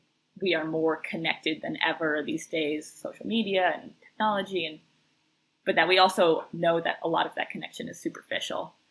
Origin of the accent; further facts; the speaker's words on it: East Coast, United States; You know, I grew up on the East Coast. My family's all here.